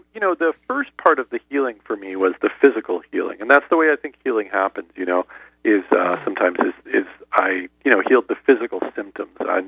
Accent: New Jersey, United States; So I grew up in New Jersey, and I was a really hardworking kid

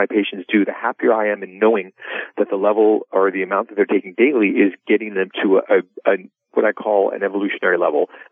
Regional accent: Canada; now in United States; You know, I'm a Canadian, and every immigrant likes to have the word American in their company.

